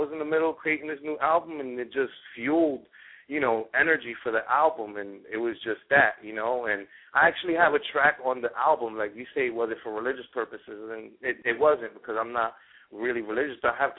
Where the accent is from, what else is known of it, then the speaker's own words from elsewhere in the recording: New York City, New York, United States; I was, you know, just polarizing a character of growing up in New York City as a, you know, Latin kid.